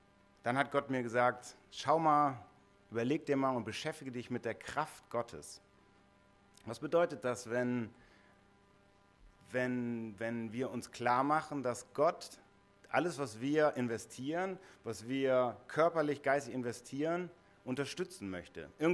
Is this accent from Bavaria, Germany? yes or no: yes; Nuremberg, Bavaria, Germany; now in Gummersbach, Germany; Ich bin Oberberger eigentlich, ich bin in Nürnberg mal groß geworden, aber 15 Jahre weg vom Oberberg und dann wieder reinkommen